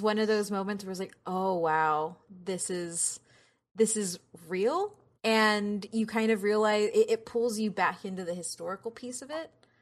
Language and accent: English; United States; Especially, I'm Mexican American.